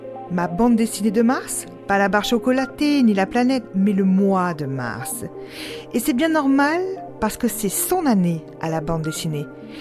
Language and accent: French; Carpentras, Provence-Alpes-Côte d'Azur, France; Alors le Toulourenc, il s'avère qu'on connaît un petit peu, même si on vient de Carpentras.